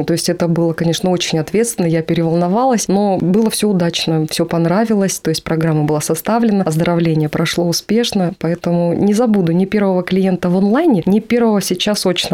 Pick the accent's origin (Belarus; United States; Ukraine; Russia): Russia; Omsk Oblast; я сама из Омской области, а мне нужно было поехать в Томск позарез